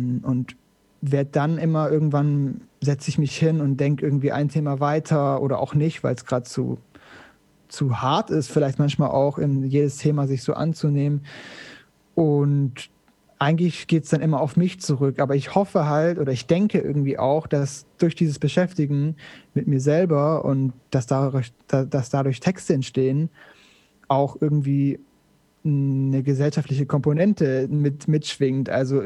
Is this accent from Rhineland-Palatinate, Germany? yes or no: no; Sindelfingen, Baden-Württemberg, Germany; now in Cologne, Germany; Ich komme ursprünglich aus Sindelfingen bei Stuttgart und wohne aber inzwischen in Köln und fühle mich tatsächlich auch sehr wohl hier.